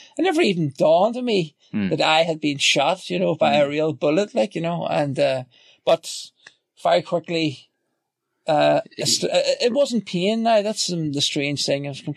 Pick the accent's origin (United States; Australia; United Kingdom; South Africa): United Kingdom; Belfast, Northern Ireland; born there; I was born in Belfast.